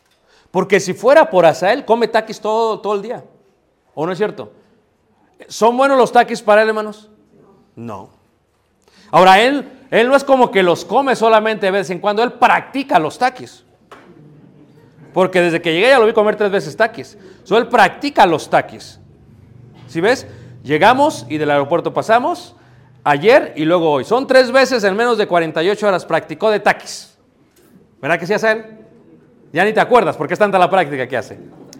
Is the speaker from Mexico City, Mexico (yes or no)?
yes; Mexico City, Mexico; cuando yo crecí en Ciudad de México